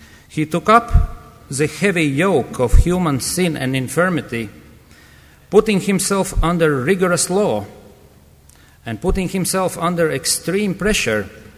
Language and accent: English; Latvia; English is a second language; from confessional Lutheran believers in my home country, Latvia.